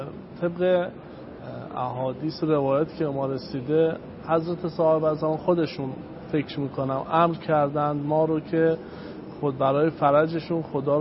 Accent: Qom, Iran; اصالتاً کرمانی ولی بزرگ شده قم هستم.

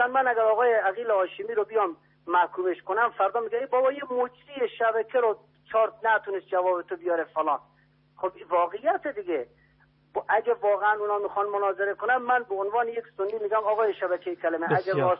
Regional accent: Iran; ما همه ایرانی هستیم

